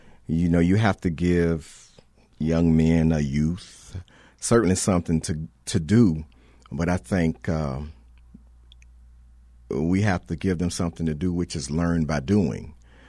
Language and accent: English; Wilmington, United States; Okay, I was raised in Wilmington in the inner city, went to a private school K through 8th that taught mastery.